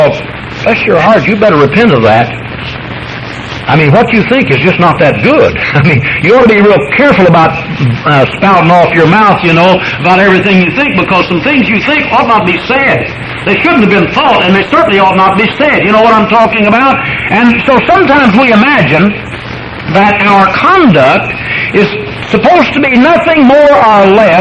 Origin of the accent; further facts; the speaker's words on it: United States; I'm glad to be an American. I'll tell you something, I have obligations as an American.